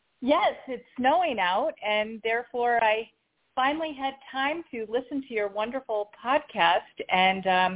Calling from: Idaho, United States; from Idaho.

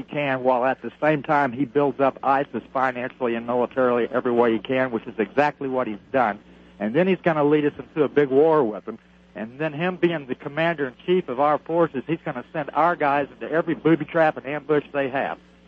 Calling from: Cherryville, Missouri, United States; Cherryville.

